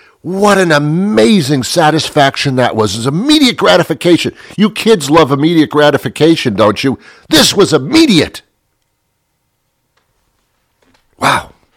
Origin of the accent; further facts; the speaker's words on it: Teaneck, New Jersey, United States; I was brought up in Teaneck, New Jersey. I'm not proud of it, I'm just telling you.